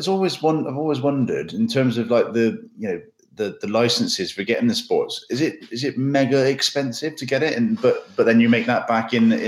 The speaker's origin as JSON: {"language": "English", "town": "Longwell Green", "region": "South West England", "country": "United Kingdom", "tie": "born or raised there", "said": "I grew up in Longmore Green and could always smell the Cadbury's chocolate factory from Keynsham, which is long gone now."}